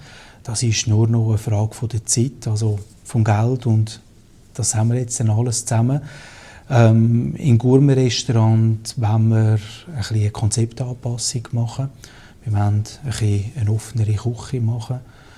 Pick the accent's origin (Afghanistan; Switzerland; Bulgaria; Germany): Switzerland; weil Schoki als Schweizer ist schwierig zu verzichten.